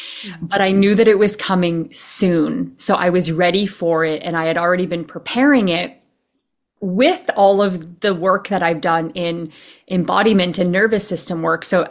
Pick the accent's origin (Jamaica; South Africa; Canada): Canada; now in Los Angeles, United States; So I'm from Canada. I currently live in Los Angeles